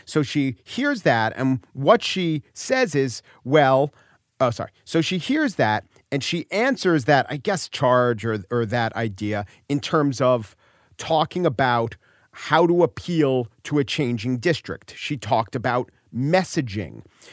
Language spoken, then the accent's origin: English; New York, United States; But I'm a New Yorker. Maybe I was affected by the fact that I know so much about Queens and Brooklyn